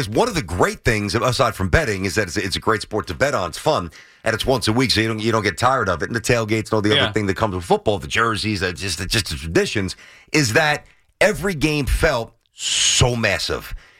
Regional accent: Brooklyn, New York, United States; born or raised there

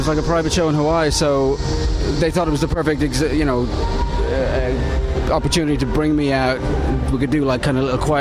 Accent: Ireland; I don't really have a dog in the race because I'm Irish, so I don't...

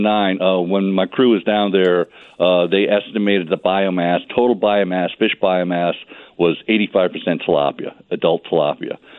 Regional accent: East Coast, United States; And I was raised in the East Coast

